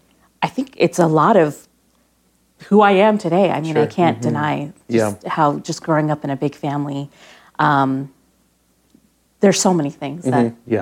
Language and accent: English; St. Petersburg, Florida, United States; We're from St. Petersburg, Florida